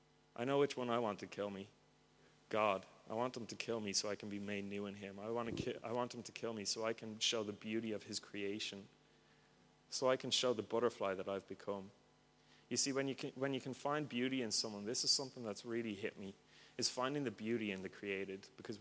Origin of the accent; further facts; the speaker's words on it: Ireland; See, I come from Ireland where Christians kill each other.